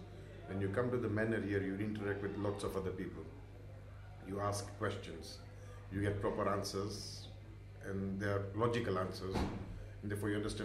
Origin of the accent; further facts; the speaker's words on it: India; also born or lived in Malawi; now in United Kingdom; I tell them that I was born in Africa, I was raised in India, and I'm now living in the UK.